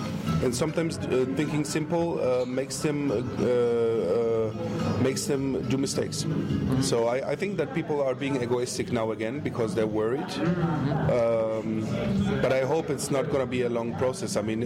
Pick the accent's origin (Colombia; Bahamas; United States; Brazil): Colombia; now in Germany; when I was a kid, I was raised in South America. I grew up in Colombia, which is a very difficult place as well.